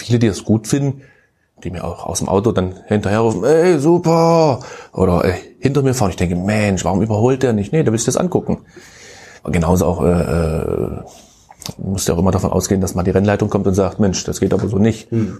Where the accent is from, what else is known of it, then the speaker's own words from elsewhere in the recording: Köthen, Saxony-Anhalt, Germany; born there; Also ich bin gebürtiger Köthner, obwohl das hört man vielleicht nicht so, manchmal kommt das durch